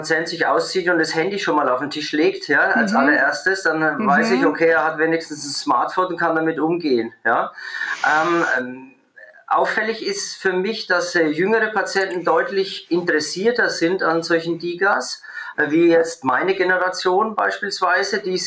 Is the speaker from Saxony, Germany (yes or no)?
no; Bavaria, Germany; accent: Franconian; ich bin Franke, man hört's